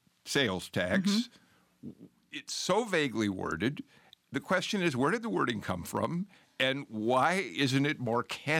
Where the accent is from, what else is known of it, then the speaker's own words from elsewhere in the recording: Chicago, Illinois, United States; So, Michael, you know, as a Chicagoan, growing up in Chicago, I'm on your side on this one.